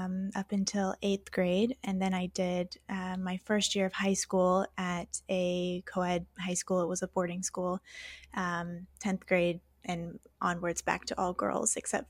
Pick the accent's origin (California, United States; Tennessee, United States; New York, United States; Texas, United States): Texas, United States; Houston; But I grew up in Houston, just me.